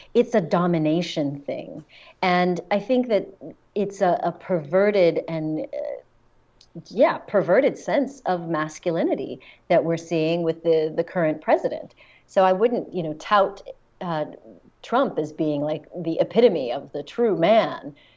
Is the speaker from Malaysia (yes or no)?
no; United States; That now me as an American living outside of the country